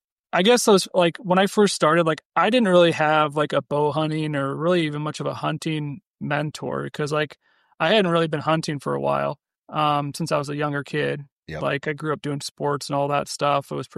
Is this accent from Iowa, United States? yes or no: yes; Iowa City, Iowa, United States; I'm originally from Iowa City.